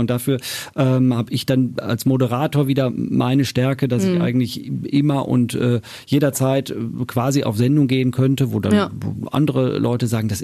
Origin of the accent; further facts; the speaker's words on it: Hattingen, North Rhine-Westphalia, Germany; Und ich kam so ein bisschen vom Land, so Richtung Hattingen, ne? Kennt man hier im Ruhrgebiet.